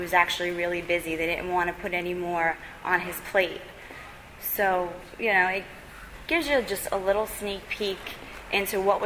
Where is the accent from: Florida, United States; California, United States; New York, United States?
New York, United States; which I'm from New York, from Westchester County, New York